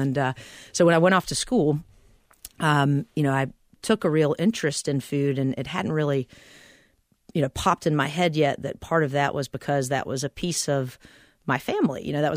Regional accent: Kernersville, North Carolina, United States; also born or lived in Greensboro; Small town, you know, right in between Winston-Salem and Greensboro. I was born in Greensboro. We moved to Kernersville because my mother was a real estate agent.

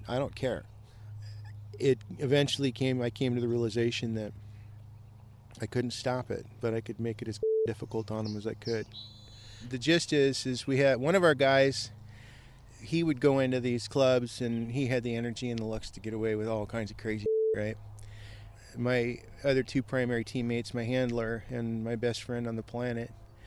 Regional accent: Scotland, United Kingdom; And I tend to seek out shade just because I'm terminally Scottish.

